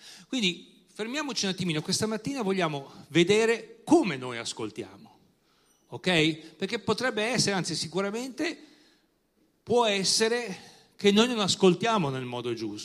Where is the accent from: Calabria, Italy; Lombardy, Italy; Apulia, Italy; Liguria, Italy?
Liguria, Italy; Lavagna; noi veniamo dalla Liguria, Lavagna, che è una città in provincia di Genova, sulla costa